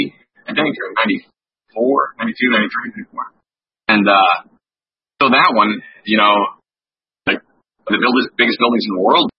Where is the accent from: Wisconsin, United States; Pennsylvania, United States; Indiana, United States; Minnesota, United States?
Indiana, United States; so I'm from Indiana, which is like in the middle of the fucking country, right? In America, it's Midwest, and it's not known for being very metropolitan, right?